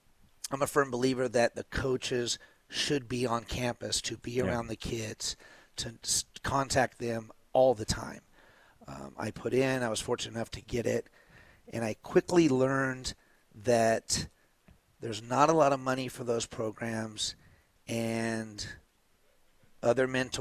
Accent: Lemoore, California, United States; I was a sergeant with the sheriff's office in Kings County. I'm born and raised in Lemoore. Parents are still there.

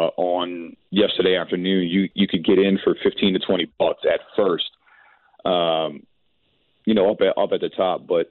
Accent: New Orleans, Louisiana, United States; I'm from New Orleans. I've been here all my life.

